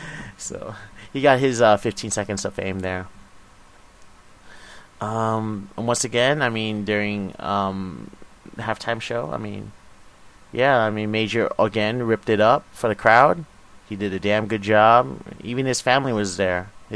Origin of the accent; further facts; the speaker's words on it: Las Vegas, Nevada, United States; I got to meet … I told them I was from Vegas, and they were very excited.